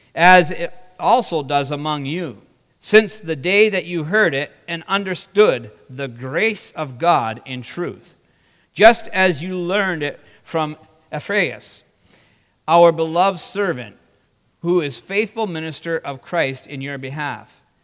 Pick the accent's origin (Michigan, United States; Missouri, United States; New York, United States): Michigan, United States; Tapiola; it would be more or less like when I tell people, oh, no, I'm not from Houghton, I'm from Tapiola.